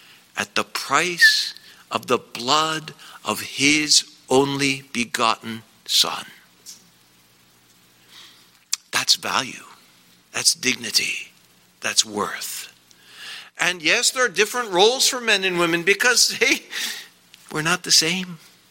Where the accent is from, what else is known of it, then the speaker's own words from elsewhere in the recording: Philippines; I come from the Philippines. But it's still on planet Earth.